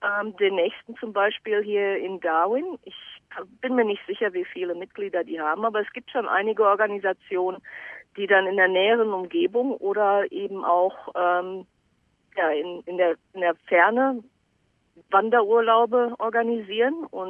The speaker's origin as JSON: {"language": "German", "region": "North Rhine-Westphalia", "country": "Germany", "tie": "born or raised there", "said": "Ich bin also in Westfalen aufgewachsen, am Rande des Ruhrgebiets."}